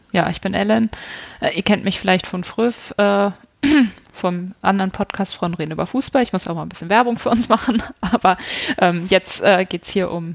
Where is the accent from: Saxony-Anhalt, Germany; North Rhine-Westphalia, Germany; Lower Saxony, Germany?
Lower Saxony, Germany; Hanover; ich komme aus Hannover